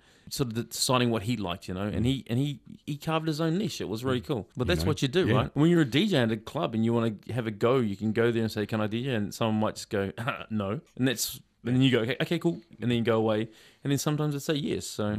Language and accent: English; Papakura, Auckland, New Zealand; So, you know, I'm from Papakura.